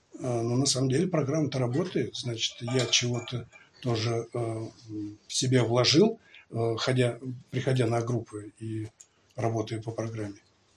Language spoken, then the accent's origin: Russian; Nizhny Novgorod Oblast, Russia; у меня на родине, в Нижегородской губернии, там группа всего лишь 2 раза в неделю и одна только группа на весь город